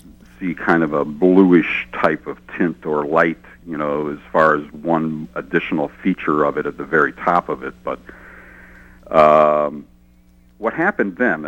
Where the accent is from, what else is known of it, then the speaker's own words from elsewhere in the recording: Euclid, Ohio, United States; I grew up in Euclid, Ohio, and CKLW. Came across the lake and was my favorite and my friend's favorite stations in the late 60s.